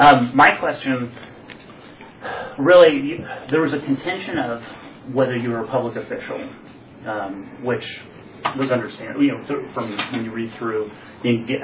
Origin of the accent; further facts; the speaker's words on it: Roseburg, Oregon, United States; I come from Roseburg.